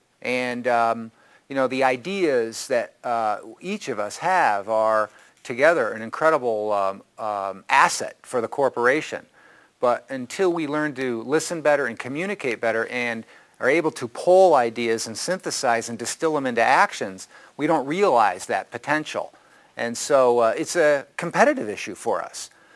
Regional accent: United States; I mean, look, I'm an American. I'm quite Western. I speak fast.

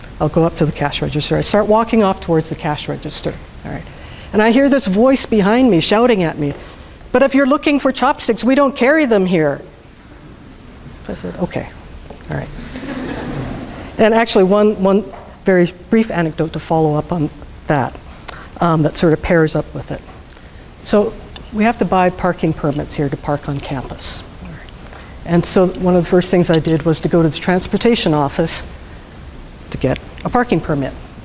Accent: Canada; accent: Canadian; Maybe it's my Canadian accent or something, all right?

